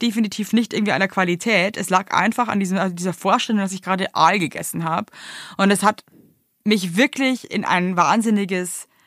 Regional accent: Bavaria, Germany; ich bin ja auch bayerische Staatsbürgerin.

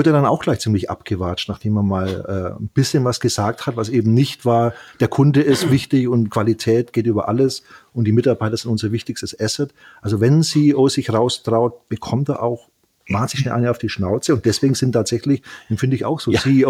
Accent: Bavaria, Germany; ich bin ja Mittelfranke

